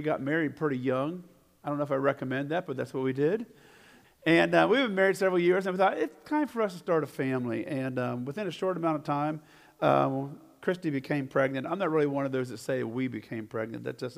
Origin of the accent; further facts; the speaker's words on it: Pennsylvania, United States; Prior to that, we lived in Colorado, and that's my wife's home. I grew up in Pennsylvania.